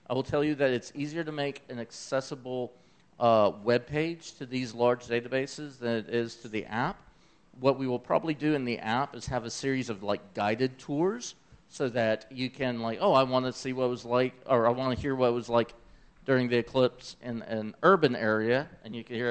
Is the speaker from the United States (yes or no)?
yes; Memphis, Tennessee, United States; accent: southern; My southern accent ain't that strong, y'all. I'm from Memphis, Tennessee. We don't barbecue no briskets. We're pork.